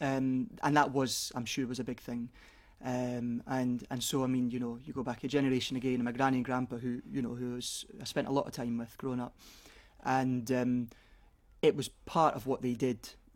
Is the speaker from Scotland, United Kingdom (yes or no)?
yes; Edinburgh, Scotland, United Kingdom; it's a kind of patchwork of various memories of me growing up in Edinburgh and the things we got up to.